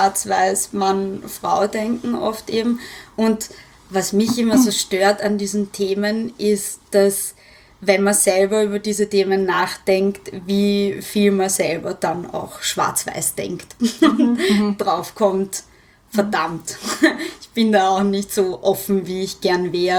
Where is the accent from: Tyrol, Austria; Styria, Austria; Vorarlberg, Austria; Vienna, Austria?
Vienna, Austria; dass ich nirgends sagen wollte und dann teilweise auch wirklich nicht gesagt habe, dass ich aus Wien bin. Ich habe dann sehr schnell Dialekte angenommen.